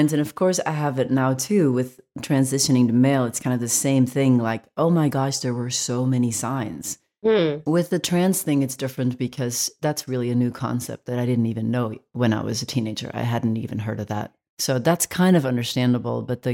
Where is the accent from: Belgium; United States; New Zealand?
Belgium; Yeah, I grew up in Belgium.